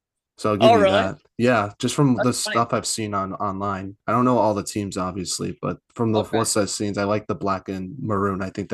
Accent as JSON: {"language": "English", "region": "Massachusetts", "country": "United States", "said": "because I'm from the East Coast, so it's a bit hard to understand"}